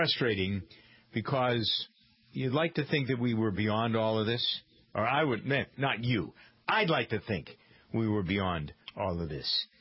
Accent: Boston, Massachusetts, United States; I was from Boston and I'd gone out there to do the radio program.

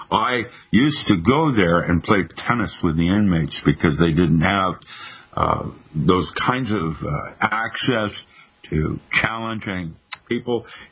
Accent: Seattle, Washington, United States; I grew up in Seattle. I love Seattle. I remember Seattle as it was, not as it is

